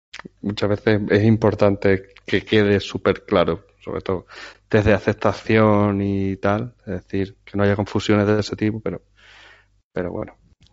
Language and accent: Spanish; Spain; Somos de España todos, hablamos español todos, pero hacemos los backlogs en inglés.